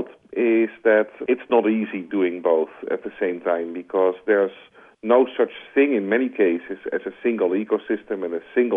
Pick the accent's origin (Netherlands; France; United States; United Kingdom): Netherlands; And as you hear from my accent, perhaps I'm a Dutchman, ice skating is a really important sport in my country.